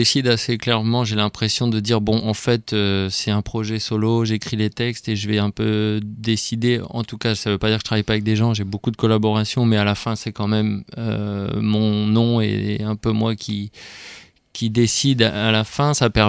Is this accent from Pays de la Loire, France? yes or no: no; Lens, Hauts-de-France, France; moved away; j'avais quitté Lens, là où je suis né, où j'ai passé les 20 premières années de ma vie. Je m'étais retrouvé à Rennes